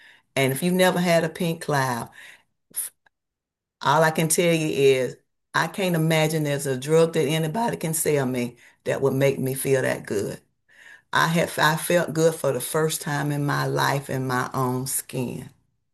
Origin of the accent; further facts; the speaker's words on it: Atlanta, Georgia, United States; that's fine with me because I grew up in Atlanta.